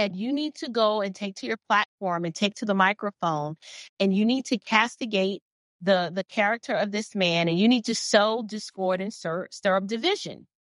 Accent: Atlanta, Georgia, United States; And right here in my hometown in Atlanta, there's a local pastor

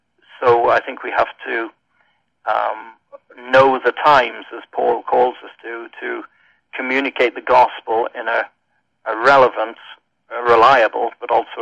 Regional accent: Wales, United Kingdom; also born or lived in England / Scotland; I grew up in Wales, and I've lived in England, I've lived in Scotland, and I've ministered in Northern Ireland, so I have a taste of all four parts of the United Kingdom.

